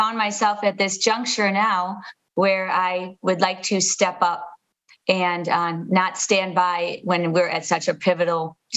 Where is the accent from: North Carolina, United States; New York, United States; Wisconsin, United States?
Wisconsin, United States; Fox Point; Well, I was born and raised in Milwaukee in Fox Point and have lived here in the Senate District 8 communities, a number of them, for really most of my life.